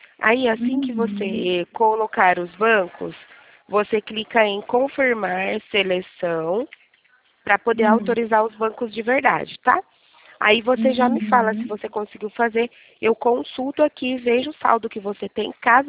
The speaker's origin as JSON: {"language": "Portuguese", "town": "Limeira", "region": "São Paulo", "country": "Brazil", "said": "eu sou aqui de Limeira, do estado de São Paulo"}